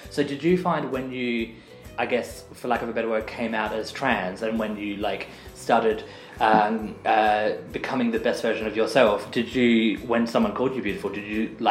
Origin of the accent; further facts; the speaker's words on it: Australia; as an Australian